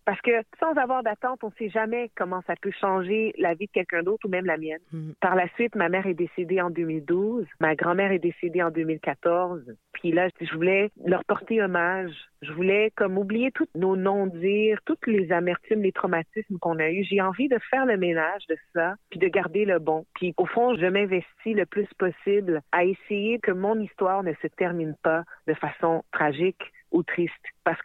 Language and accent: French; Quebec, Canada; moi, je suis née au Québec où j'ai grandi.